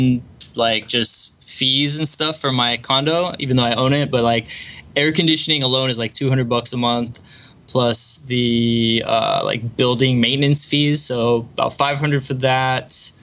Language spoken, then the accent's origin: English; United States; I thought, oh, I'm American. I can go to every country in Europe, no problem.